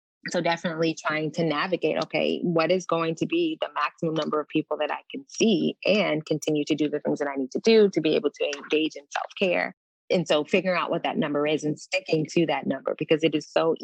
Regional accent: New York City, New York, United States; growing up in the Bronx, New York, in a very diverse community, but in a community of amongst people that were struggling

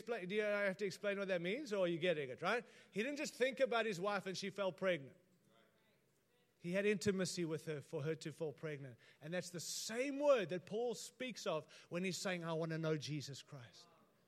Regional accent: United States; I'm an American to an American

